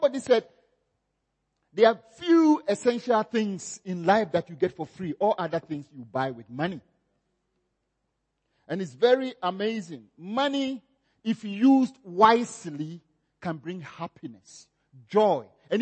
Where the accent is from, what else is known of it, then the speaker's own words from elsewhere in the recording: Ghana; also born or lived in Zambia; I grew up in Ghana and I stayed in Zambia.